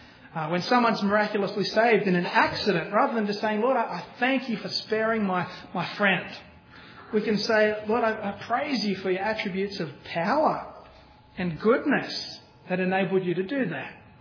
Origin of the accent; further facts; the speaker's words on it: Australia; I don't know if it's because we're Australian and we're too laid back.